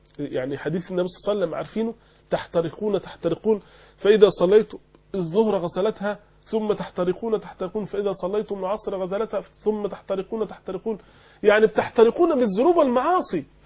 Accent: Egypt; accent: Egyptian; زي ما احنا بنقول بلهجتنا المصرية

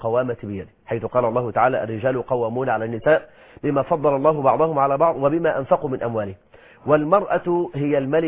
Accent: Egypt; ونرى كثير جدا جدا عندنا في مصر 9 مليون امرأة مطلقة

